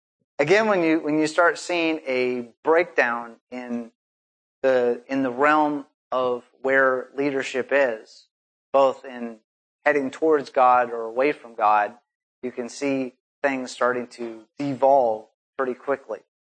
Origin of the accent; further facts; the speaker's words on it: Alaska, United States; And when I was growing up in Alaska, a number of my friends actually encountered that.